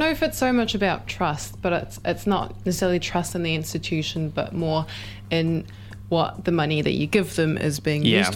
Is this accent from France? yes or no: yes; France; So I'm European. I come from France.